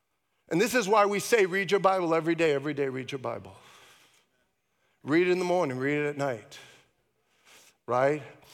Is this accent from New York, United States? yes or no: yes; Brooklyn, New York, United States; I was a kid from Brooklyn just trying to figure this out.